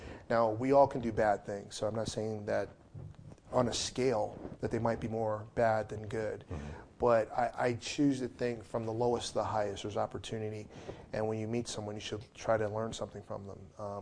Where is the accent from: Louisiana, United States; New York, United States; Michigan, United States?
New York, United States; Newburgh; especially growing up in Newburgh, New York, when I would hang out.